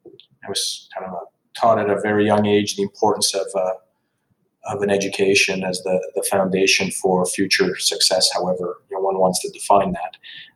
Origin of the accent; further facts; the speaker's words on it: Longueuil, Quebec, Canada; also born or lived in Montreal; So I was born in Montreal. I grew up in Longueuil and lived in Longueuil until my early 20s.